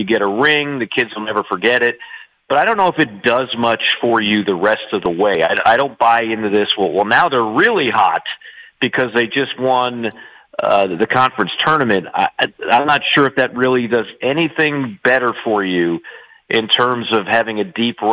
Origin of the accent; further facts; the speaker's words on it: West Palm Beach, Florida, United States; I'm from West Palm Beach, yeah. I'm not far from Jupiter at all.